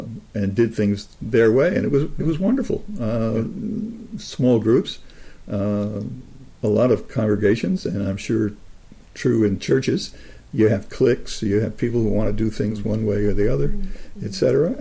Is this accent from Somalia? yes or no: no; Springfield, New Jersey, United States; when I was growing up in Springfield, New Jersey, although we were very active in a very progressive synagogue